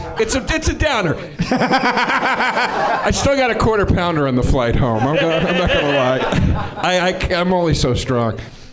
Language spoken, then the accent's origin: English; Philadelphia, Pennsylvania, United States; I love the Rocky franchise. I'm from Philadelphia.